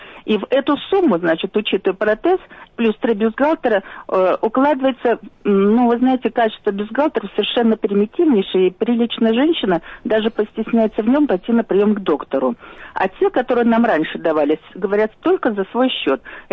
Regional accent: Moscow, Russia; Теперь мы все должны, москвичи, ехать в это Раменское.

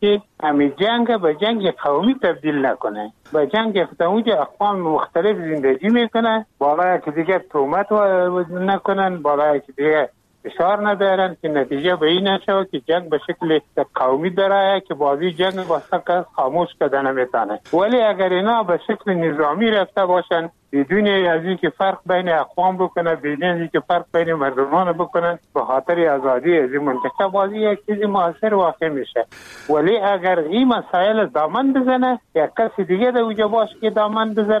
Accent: Afghanistan; اگر ما واقعا افغان هستیم، از هر قوم از هر نسل که هستیم ما افغان هستیم

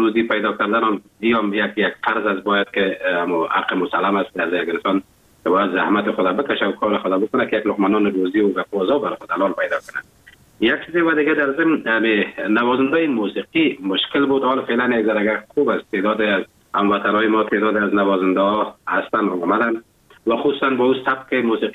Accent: Afghanistan; now in Germany; وقتی که من اروپا آمدم آلمان آمدم

